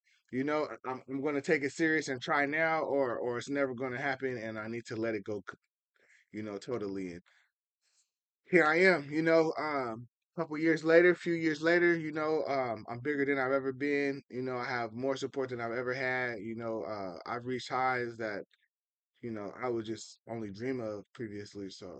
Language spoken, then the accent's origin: English; San Diego, California, United States; So pretty much I'm a native to San Diego. I grew up on the West Side, man. I went to Logan Elementary. I went to Memorial Junior High. I graduated from San Diego High School.